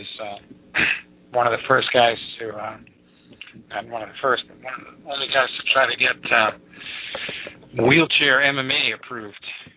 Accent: Dorchester, Massachusetts, United States; And also a guy from my hometown, Dorchester, native of Dorchester, Billy Traft, gave his fans a good show.

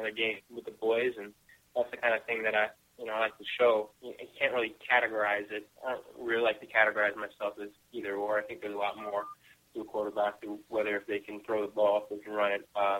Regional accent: Canada; now in United States; I'm still Canadian, so I don't have.

